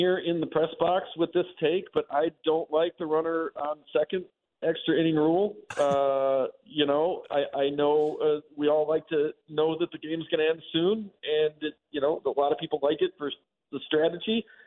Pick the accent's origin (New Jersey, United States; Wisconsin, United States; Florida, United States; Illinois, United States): Illinois, United States; Chicago; You know, when I was a kid growing up in Chicago, you know, it was the Sammy Sosa show.